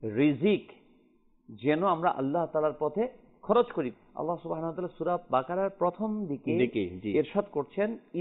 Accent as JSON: {"language": "Bangla", "town": "Munshiganj", "region": "Dhaka Division", "country": "Bangladesh", "tie": "born or raised there", "said": "আমার বাড়ি বিক্রম মুন্সিগঞ্জে, আমাদের বাড়ি বিক্রম মুন্সিগঞ্জে"}